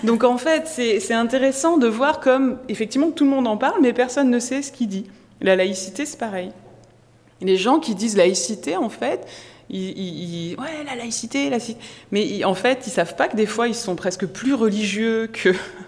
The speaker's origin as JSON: {"language": "French", "region": "Grand Est", "country": "France", "said": "moi je viens d'Alsace, je peux vous dire que c'est vraiment intéressant, la laïcité alsacienne"}